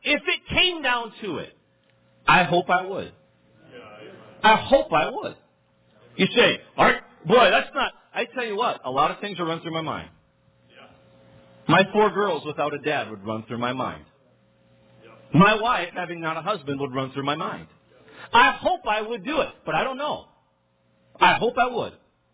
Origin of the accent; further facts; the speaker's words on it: Midwest, United States; I was from the Midwest. We got Chicago in to our local affiliate there